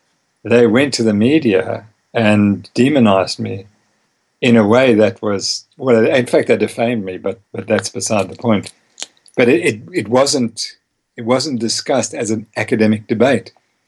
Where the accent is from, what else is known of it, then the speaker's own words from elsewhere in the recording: South Africa; also born or lived in Harare, Zimbabwe; So I was born in Harare, Zimbabwe, Rhodesia. And so it was still a frontier town in those days. And my parents raised me, I think, on a paleo diet, because we then came to South Africa.